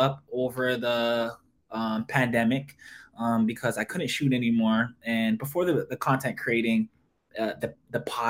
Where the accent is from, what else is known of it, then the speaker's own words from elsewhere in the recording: Toronto, Ontario, Canada; And I'm from Canada, Toronto, Canada.